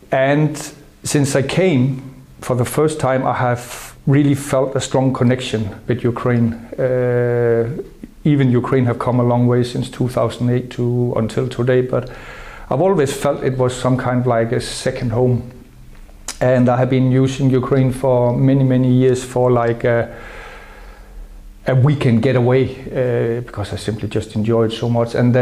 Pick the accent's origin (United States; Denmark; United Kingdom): Denmark; I'm from Denmark. Apparently, we have the Danish flag.